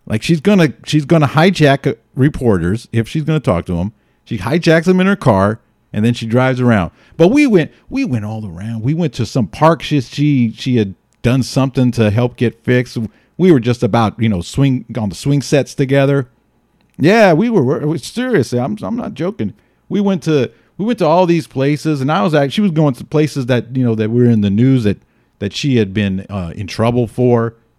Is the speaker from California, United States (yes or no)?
yes; Castro Valley, California, United States; Oh, because before I'm saying that I was from Castro Valley.